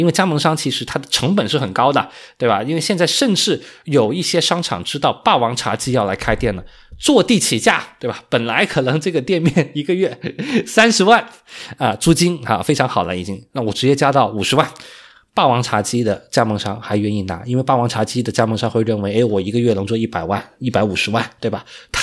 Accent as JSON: {"language": "Chinese", "region": "Guangdong", "country": "China", "said": "也是我们广东人特别爱喝的一个类目，叫柠檬茶哈"}